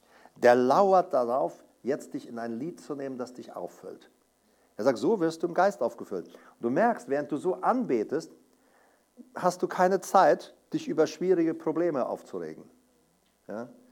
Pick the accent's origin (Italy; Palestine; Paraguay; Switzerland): Paraguay; Aber ich bin da aufgewachsen auf dem Land